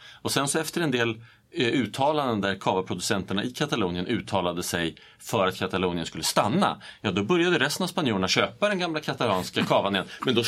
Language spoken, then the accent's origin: Swedish; Tyresö, Stockholm County, Sweden; Jag är riksdagsledamot från Tyresö och Tyresöbo sedan barnsben.